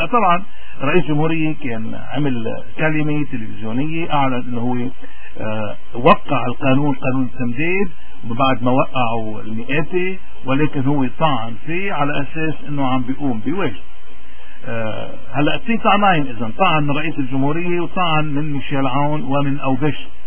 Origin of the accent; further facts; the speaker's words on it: Lebanon; بنصير نحن كلبنانيين وين ما بدنا نروح وين ما بنكون موجودين نحن بدنا ندفع هذه الضرر.